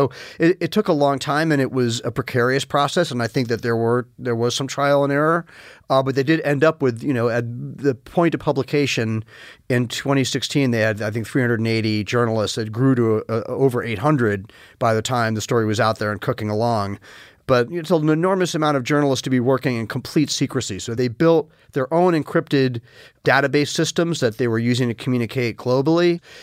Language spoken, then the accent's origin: English; New York, United States; you know, I grew up largely in New York